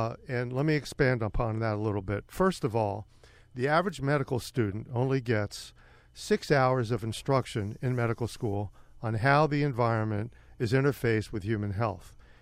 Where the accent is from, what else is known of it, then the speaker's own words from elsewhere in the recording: Miami, Florida, United States; I'm a Florida boy. I grew up in Miami. I went to high school in Miami.